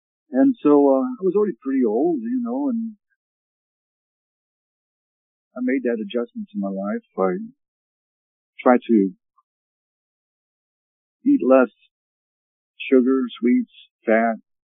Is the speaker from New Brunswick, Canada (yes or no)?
yes; Fredericton, New Brunswick, Canada; also born or lived in Ontario; now in United States; growing up in Nashwauksis, Fredericton, New Brunswick, Canada. I'm a Canadian citizen and an American citizen, both. I was born and raised in Canada. I lived in New Brunswick